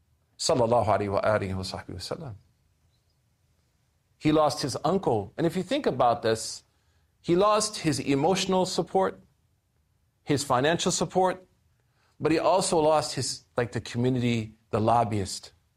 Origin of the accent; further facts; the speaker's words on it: Oklahoma, United States; I'm from Oklahoma, like, we don't even speak English, like, let alone like memorize this holy book.